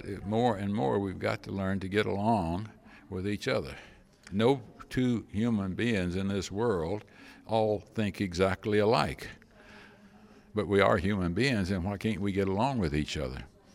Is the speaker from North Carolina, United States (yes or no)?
yes; North Carolina, United States; I'll tell you that I'm a Yankee, and then you're going to say where, and I'm going to say I came from North Carolina.